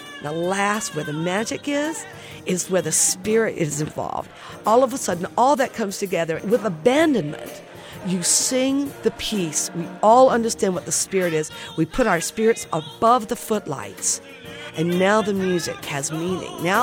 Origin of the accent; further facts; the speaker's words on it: United States; I'm American.